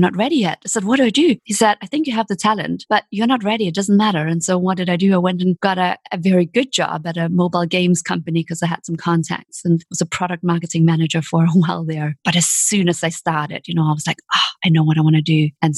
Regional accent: Denmark; moved away; No one, when I was growing up in Denmark, told me I could be a coach.

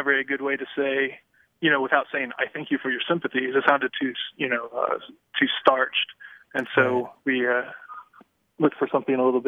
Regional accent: Grapevine, Texas, United States; I'm from Grapevine, Texas.

